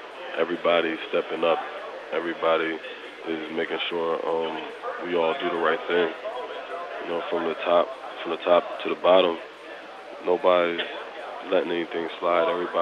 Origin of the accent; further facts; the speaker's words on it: New Jersey, United States; You know, I'm from New Jersey. I didn't know much about it until I came out here